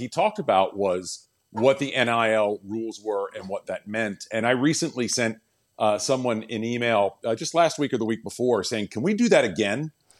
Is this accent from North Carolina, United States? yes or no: yes; Winston-Salem, North Carolina, United States; I grew up in Winston-Salem, so we could talk about the Flo Motors tournament back in the day.